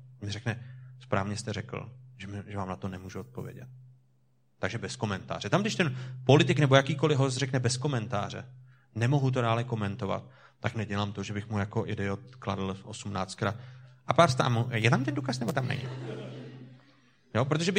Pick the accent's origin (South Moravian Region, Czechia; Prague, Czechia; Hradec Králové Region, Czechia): Hradec Králové Region, Czechia; A protože jsem z Orlických hor